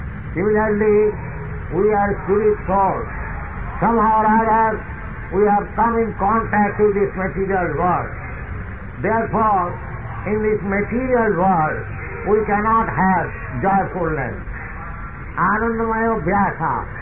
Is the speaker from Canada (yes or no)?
no; India; born there; I am born in India, so I am thinking I am Indian.